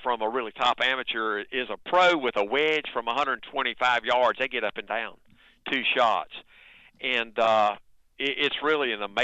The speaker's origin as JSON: {"language": "English", "town": "Gastonia", "region": "North Carolina", "country": "United States", "tie": "born or raised there", "said": "Well, I grew up outside of Charlotte in Gastonia, North Carolina"}